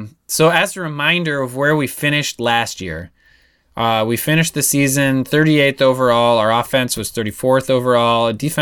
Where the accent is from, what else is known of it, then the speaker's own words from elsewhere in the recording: Nebraska, United States; when I said I was from Nebraska